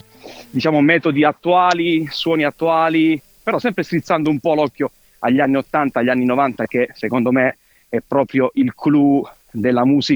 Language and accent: Italian; Basilicata, Italy; perché io sono della Basilicata